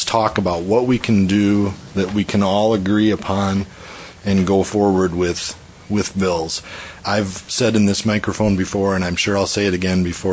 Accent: Pierre, South Dakota, United States; I'm a lawyer from Pierre

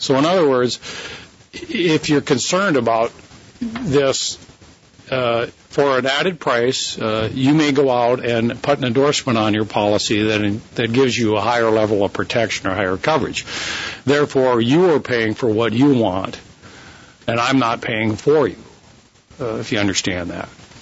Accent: Pierre, South Dakota, United States; I'm an attorney from Pierre

